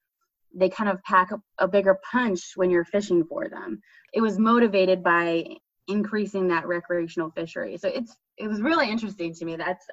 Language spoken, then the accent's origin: English; Maryland, United States; And it's so cool because my husband grew up in Michigan and I grew up in Maryland, but not really anywhere near the water.